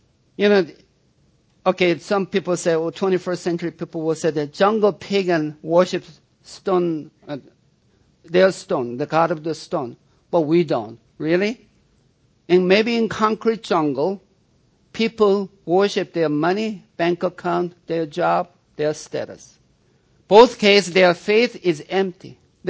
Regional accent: South Korea; When I was growing up in South Korea, my mother was a Buddhist, and she used to take me to the Buddhist temple.

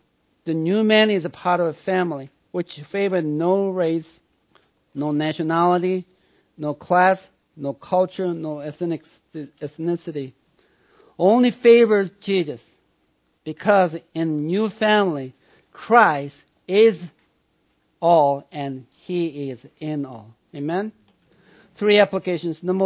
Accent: United States; We're American, but our first citizenship belongs to heaven, not the United States.

